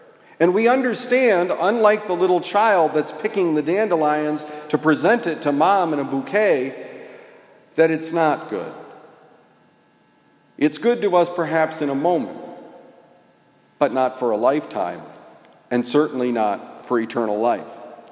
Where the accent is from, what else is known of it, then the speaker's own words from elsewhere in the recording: Vermont, United States; I know that in my home state of Vermont, when fields are covered with dandelions, it's beautiful.